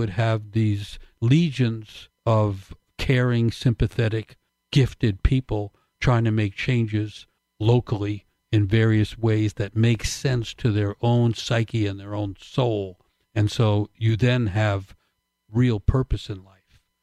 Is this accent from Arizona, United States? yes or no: no; Queens, New York, United States; also born or lived in Manhattan; Growing up in Queens and living in Queens and then in Manhattan. And poor Irish family.